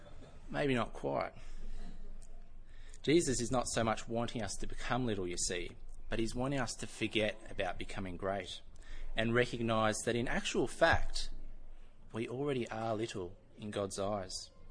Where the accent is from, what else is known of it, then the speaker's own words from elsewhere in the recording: Australia; I don't say it with a yurt because I'm Australian.